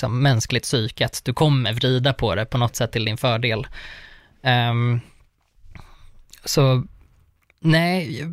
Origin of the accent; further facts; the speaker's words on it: Uppsala, Uppsala County, Sweden; Jag är från Uppsala.